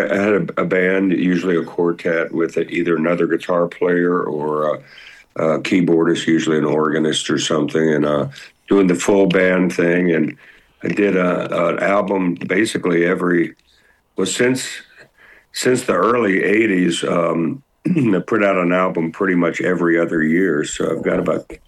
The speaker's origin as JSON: {"language": "English", "region": "Florida", "country": "United States", "tie": "born or raised there", "also_born_or_lived": "Georgia", "said": "because growing up in Florida and Georgia like I did, they were our favorite band."}